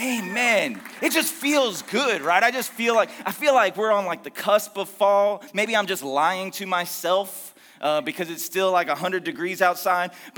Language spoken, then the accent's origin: English; Texas, United States; For me, it's a Texas word. I was born and raised in Texas, and we got Texas words, or at least we claim them, because in Texas, everything is ours.